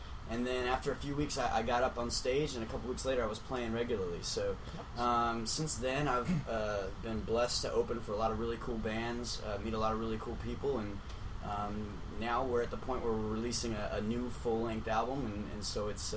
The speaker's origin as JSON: {"language": "English", "town": "San Diego", "region": "California", "country": "United States", "said": "Well, I'm from San Diego. I live there now, and I guess I've been playing there for about 6 years."}